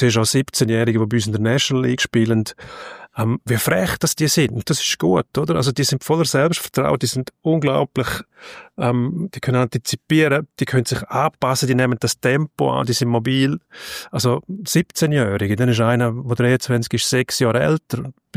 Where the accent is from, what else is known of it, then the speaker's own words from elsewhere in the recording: Switzerland; bei uns in der Schweiz